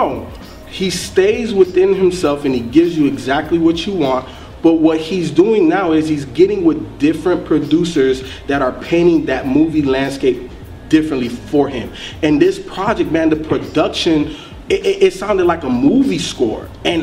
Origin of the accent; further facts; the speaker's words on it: the South, United States; And you know, I'm from the South, so that's what we talk about down here.